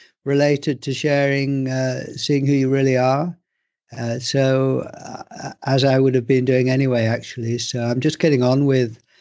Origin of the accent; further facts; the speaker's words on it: England, United Kingdom; born there; Well, I was born in England. I live in England. And I was brought up a Christian.